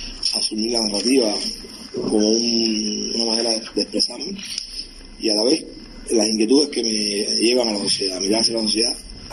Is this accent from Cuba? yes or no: yes; Cuba; que nos toca como cubanos a todos